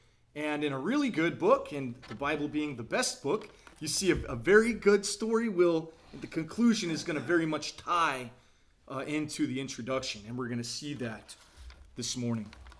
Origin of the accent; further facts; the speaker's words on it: California, United States; But what Pastor doesn't know is I'm actually from the South, Southern California.